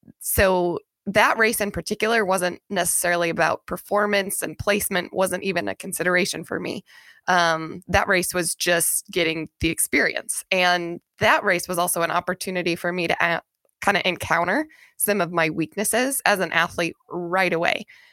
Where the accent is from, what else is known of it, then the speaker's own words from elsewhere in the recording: South Dakota, United States; And mostly because like growing up in South Dakota, I'd been to Des Moines so many times.